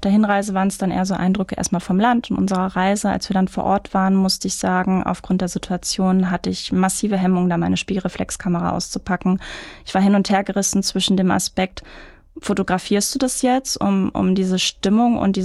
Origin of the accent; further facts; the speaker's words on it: Mülheim, North Rhine-Westphalia, Germany; now in Duisburg, Germany; Ich bin in Mülheim-Speldorf groß geworden und ich mag Duisburg einfach.